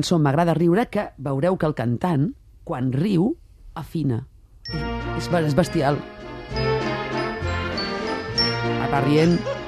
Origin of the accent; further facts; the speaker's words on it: Santa Eulàlia de Ronçana, Catalonia, Spain; Tots els nens del meu poble, Santa Lluïa Ronçana, vam sortir no fumadors.